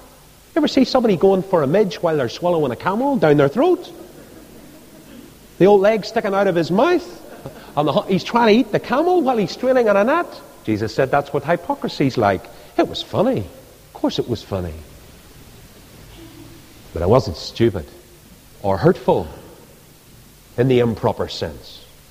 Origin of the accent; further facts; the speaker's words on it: Ireland; I'm Irish. I can say no to this.